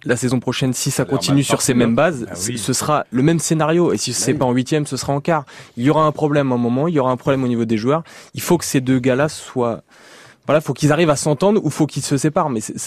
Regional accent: Paris, Île-de-France, France; Je suis parisien.

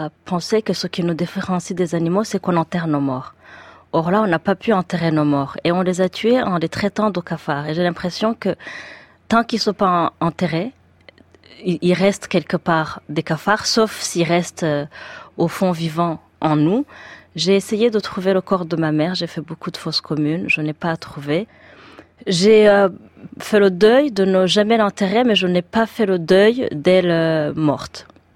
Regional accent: France; Moi, je suis française

